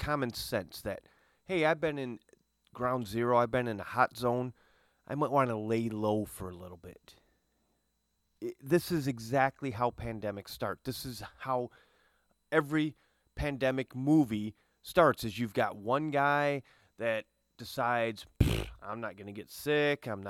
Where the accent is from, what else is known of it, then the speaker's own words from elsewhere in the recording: Owosso, Michigan, United States; Same thing with the woman in my hometown of Owosso